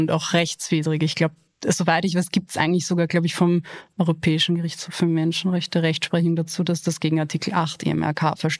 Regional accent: Austria; ich bin halt auch Österreicherin.

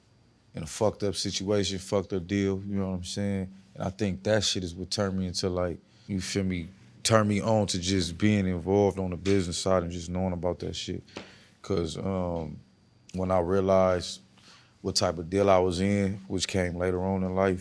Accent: West Coast, United States; I'm like, nigga, I'm from the West Coast. What the fuck it supposed to sound like?

